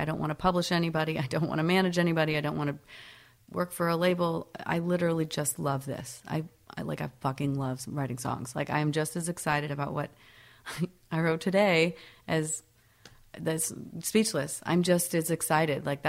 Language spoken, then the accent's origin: English; New York, United States; born there; also born or lived in Florida / Alabama; No, I was born in New York. A month later, we moved to Florida, and then... A year later, we moved to Alabama